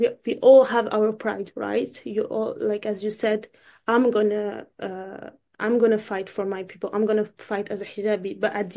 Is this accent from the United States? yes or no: no; France; I don't know. I'm from France.